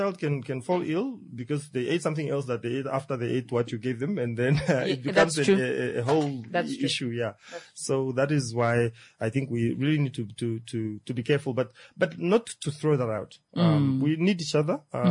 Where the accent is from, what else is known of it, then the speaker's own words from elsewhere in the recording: Outapi, Omusati, Namibia; So that's, I'm from Otapi town. That's my hometown. And, so I grew up there. And, so I came to Windhoek